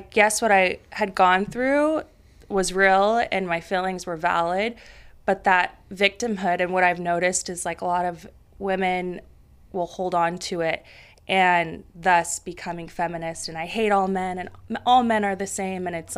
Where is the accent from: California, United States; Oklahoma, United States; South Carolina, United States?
California, United States; Roseville; I'm from Northern California, Roseville. It's about 30 minutes north of Sacramento, suburban area. Yeah, so I grew up there.